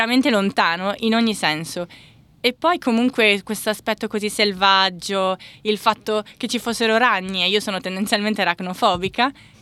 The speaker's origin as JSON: {"language": "Italian", "town": "Cagliari", "region": "Sardinia", "country": "Italy", "moved": "yes", "lives_now": "Australia", "said": "vengo da Cagliari e sono arrivata in Australia 3 anni fa."}